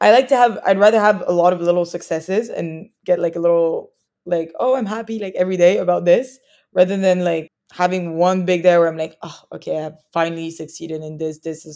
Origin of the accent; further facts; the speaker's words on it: Paris, Île-de-France, France; also born or lived in London, United Kingdom / Spain; now in Los Angeles, United States; growing up in Paris, then to London, then I forgot to mention, but I spent a few months like from study abroad, like in Australia.